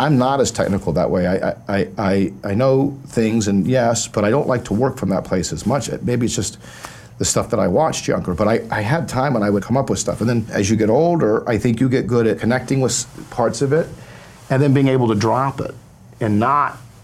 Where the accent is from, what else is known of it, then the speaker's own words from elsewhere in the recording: Midwest, United States; You know, I was from the Midwest. I thought you're going to be polite.